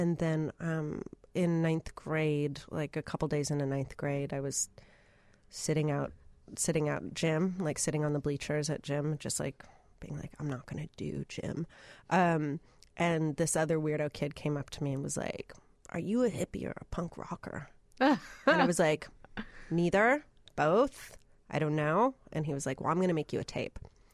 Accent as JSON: {"language": "English", "town": "Minneapolis", "region": "Minnesota", "country": "United States", "tie": "born or raised there", "also_born_or_lived": "Indiana, United States / Michigan, United States", "said": "I left when I was little. Lived in Michigan for a little bit, but then from the time I was 7 until I was 17, I lived in Minneapolis."}